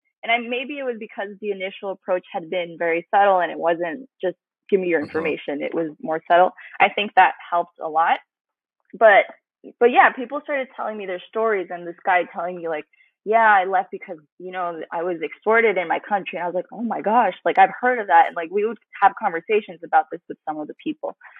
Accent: Costa Rica; also born or lived in Honduras; I was Central American, so I approached them and like I try to like chat people up and tell them like, oh, I'm from Costa Rica, lived in Honduras

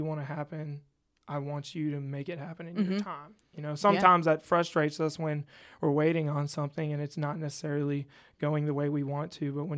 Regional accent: Louisiana, United States; I'm from Louisiana.

